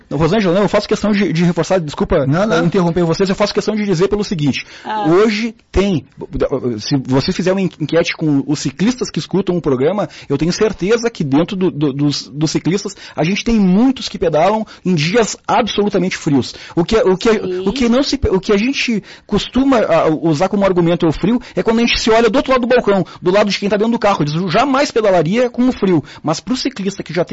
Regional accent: Porto Alegre, Rio Grande do Sul, Brazil; Porto Alegre, na minha opinião, como porto-alegrense de origem, é pior.

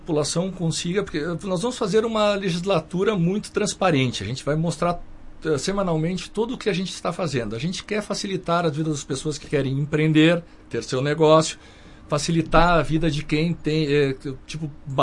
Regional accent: Caxias, Brazil; Sou de Caxias.

